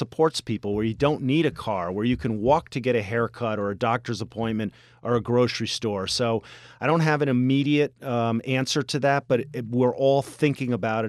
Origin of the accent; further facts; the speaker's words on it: Delmar, New York, United States; And if you're from Albany, okay, I'm from Delmar. So we know Colony, we know Delmar, we know Gilderland, right?